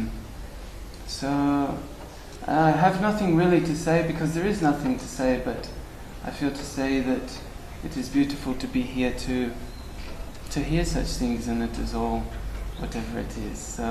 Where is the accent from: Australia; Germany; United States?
Australia; I'm from Australia.